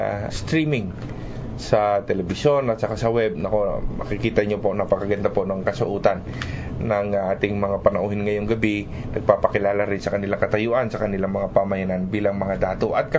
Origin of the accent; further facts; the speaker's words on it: Cagayan Valley, Philippines; Eh, kami rin naman yung mga katutubo ng Norte.